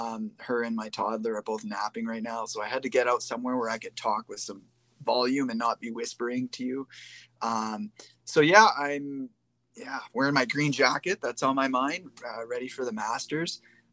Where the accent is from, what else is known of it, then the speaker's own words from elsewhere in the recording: Canada; As a Canadian, I have to have a broker sometimes because shipping costs too much from U.S. sellers.